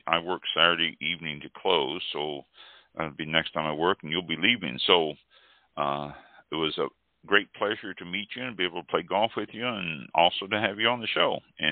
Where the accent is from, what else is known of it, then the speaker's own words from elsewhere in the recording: Kansas City, Missouri, United States; I have to comment though, since I am from Kansas City, I do have to comment on the Chiefs winning the Super Bowl.